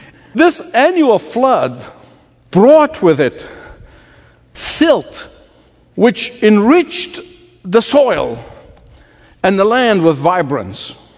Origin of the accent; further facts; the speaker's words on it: Egypt; moved away as an adult; The first 19 years of my life was spent growing up in Egypt.